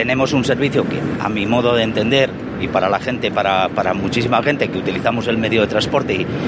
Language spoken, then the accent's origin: Spanish; Castile and León, Spain; nosotros que somos de Castilla y León, nosotros que somos de ciudades interiores